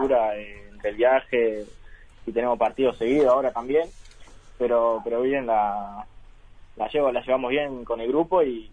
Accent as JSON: {"language": "Spanish", "town": "Las Piedras", "region": "Canelones", "country": "Uruguay", "said": "Las Piedras, Canelón."}